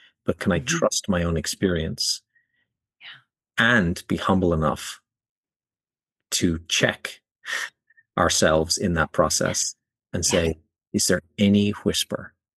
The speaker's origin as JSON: {"language": "English", "country": "Ireland", "tie": "born or raised there", "moved": "yes", "lives_now": "United States", "said": "growing up in Ireland"}